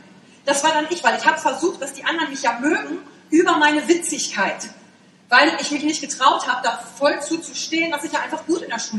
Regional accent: Wülfrath, North Rhine-Westphalia, Germany; born there; Ich bin geboren in Wülfrath. Kennt das jemand? Ach, geil. Das liegt bei Mettmann, bei Wuppertal, bei Düsseldorf.

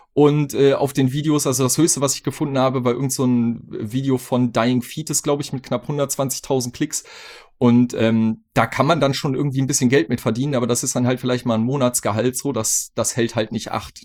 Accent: Minden, North Rhine-Westphalia, Germany; große Beatdown-Szene in meiner Heimatstadt, in Minden.

